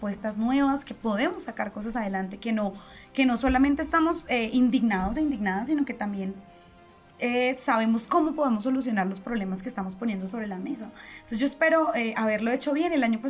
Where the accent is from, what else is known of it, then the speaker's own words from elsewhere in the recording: Santander, Colombia; poder volver a mi tierra y hacer campaña ya con mi gente, con mi familia, y no solo en Santander, recorrer este país